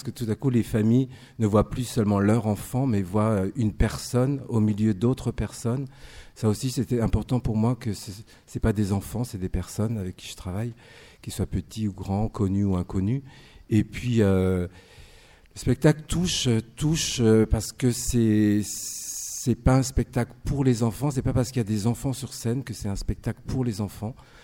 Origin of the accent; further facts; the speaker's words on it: France; born there; Moi, je suis né en France.